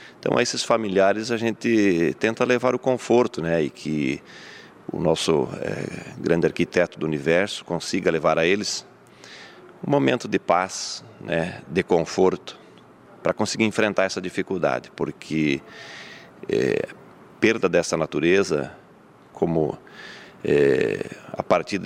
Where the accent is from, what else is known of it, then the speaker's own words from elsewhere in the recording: Santa Catarina, Brazil; nós que somos do Oeste, que vivemos a Chapecoense